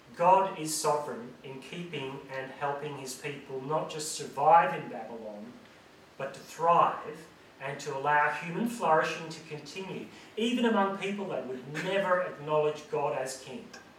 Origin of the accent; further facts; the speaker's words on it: Northern Ireland, United Kingdom; Now, I grew up in Northern Ireland.